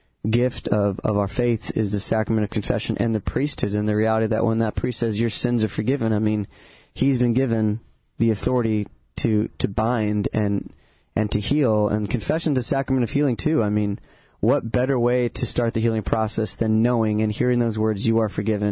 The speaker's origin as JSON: {"language": "English", "town": "Ventura", "region": "California", "country": "United States", "tie": "born or raised there", "said": "that came out of my hometown of Ventura, where a bunch of fires destroyed hundreds of homes in my hometown"}